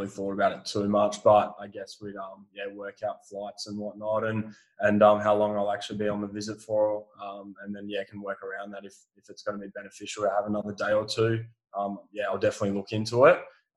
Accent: Australia; which most people probably wouldn't expect being an Australian over here and whatnot, a young guy.

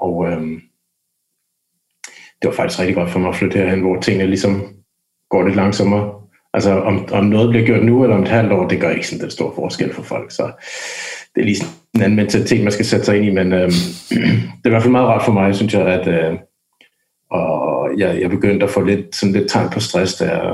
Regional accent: Haskov, Capital Region of Denmark, Denmark; Jeg voksede op i Haskov by uden for København

